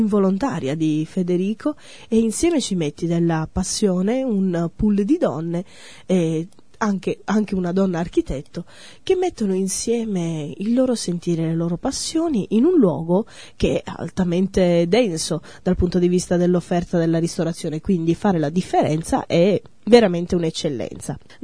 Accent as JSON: {"language": "Italian", "region": "Emilia-Romagna", "country": "Italy", "said": "E soprattutto noi che siamo emiliano romagnoli sappiamo che tutto si gioca in una stagione di pochissimo tempo."}